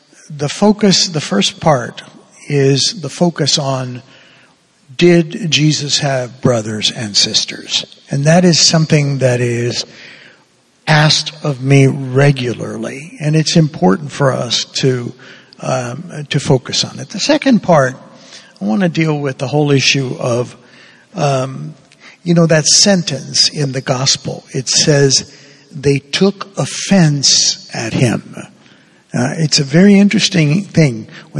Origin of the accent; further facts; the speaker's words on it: Cuba; In Cuba, when I was growing up in Cuba